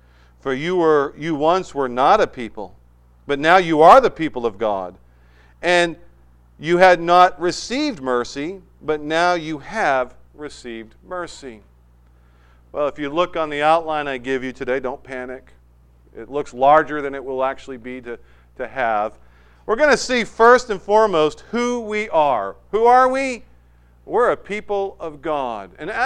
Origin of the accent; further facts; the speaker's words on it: New England, United States; I remember years ago, growing up in New England, there was a guy who was in charge of the upper New England missions.